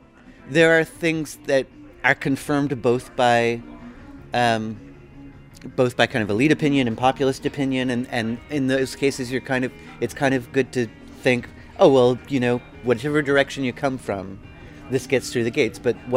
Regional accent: Canada; also born or lived in Quebec; as a Canadian and as someone who used to live in Quebec

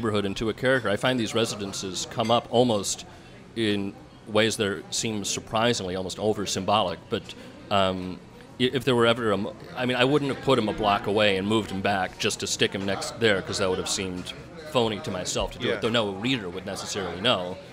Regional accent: Chicago, Illinois, United States; I'm from Chicago, they're not from New York

